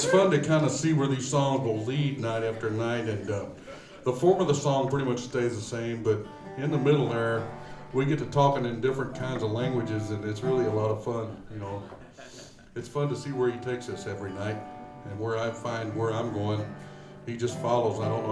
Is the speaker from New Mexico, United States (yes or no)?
no; Middlesboro, Kentucky, United States; born there; now in Nashville, United States; I was born in the South, but never lived there. I was born in Middlesbrough, Kentucky, because that's where my mom was.